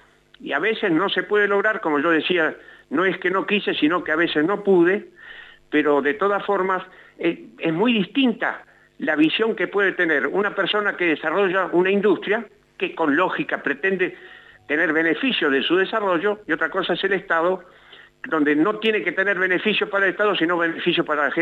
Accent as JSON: {"language": "Spanish", "town": "Esquel", "region": "Chubut", "country": "Argentina", "moved": "yes", "said": "Mire, yo vengo de la cordillera. Hace 30 y tantos años que me fui de Esquel, pero la cordillera la tengo muy, la provincia la tengo muy recorrida en todos sus lugares, hasta los más recónditos de Chubut."}